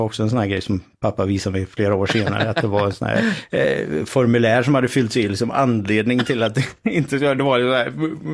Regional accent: Sweden; Ja, men jag är från Sverige och jag kommer nu. Om 3 veckor så kommer jag att bo i Georgia under ett läsår

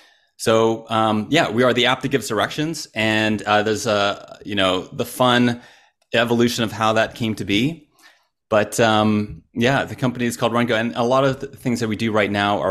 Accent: Montreal, Quebec, Canada; growing up in Montreal

